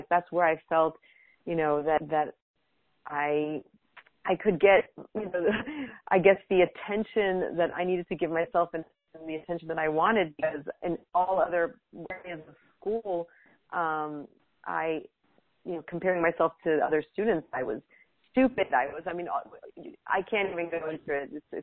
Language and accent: English; Los Angeles, California, United States; moved away; also born or lived in Jerusalem, Israel; so I was born in Israel, in Jerusalem, and then my parents got divorced when I was one, and then when I was seven, my mom and I went to Los Angeles because she wanted to become a psychotherapist. And so from the age of 7 to 12, I was in Venice Beach.